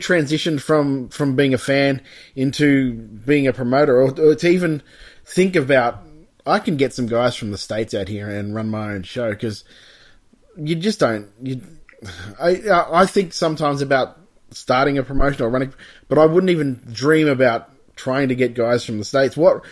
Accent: Adelaide, South Australia, Australia; I remember because I'm originally from Adelaide.

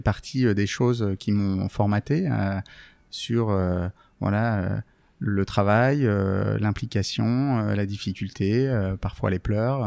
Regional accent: Nouvelle-Aquitaine, France; Limousin, c'est un peu plus que mon enfance parce que c'est ma vie. Aujourd'hui, j'y retourne très régulièrement. C'est là où je me ressource.

